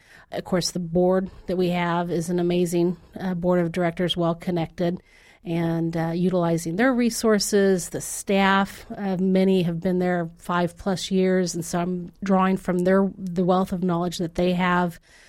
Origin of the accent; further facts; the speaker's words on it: Tulsa, Oklahoma, United States; We're both from Tulsa and both have family here.